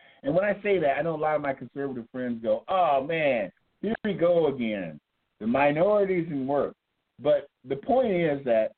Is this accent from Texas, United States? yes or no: no; St. Paul, Minnesota, United States; born there; I was born in St. Paul. My wife was born in D.C., but we moved back to St. Paul from Columbia Heights 2 years ago